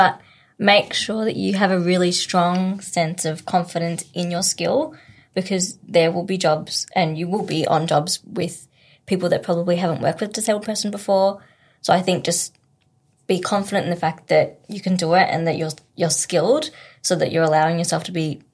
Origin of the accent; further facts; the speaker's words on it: Melbourne, Victoria, Australia; I'm from Melbourne, so I lived here for 2.5 months to work on it and do the show.